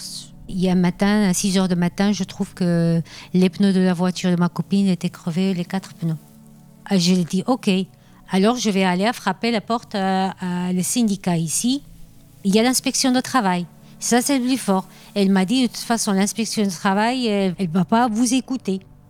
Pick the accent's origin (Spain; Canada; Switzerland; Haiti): Spain; now in France; je suis venue de l'Espagne, dans un pays que j'étais bien, moi.